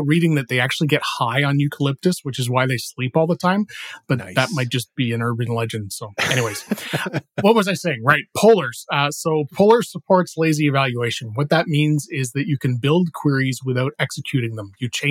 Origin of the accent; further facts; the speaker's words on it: Canada; That, and, well, I'm Canadian, so I kind of have to love the polar bear.